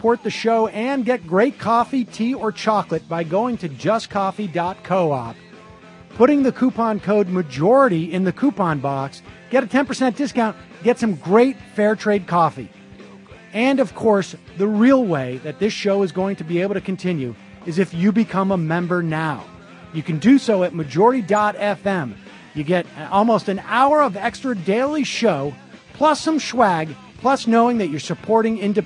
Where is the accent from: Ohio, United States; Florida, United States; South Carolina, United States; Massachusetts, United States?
Massachusetts, United States; Listen, I grew up in Massachusetts. The entire state's full of thugs.